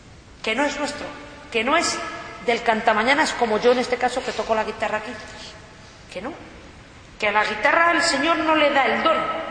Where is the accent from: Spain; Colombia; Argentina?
Spain; Ávila, Castile and León; yo soy de Ávila, la Sierra de Gredos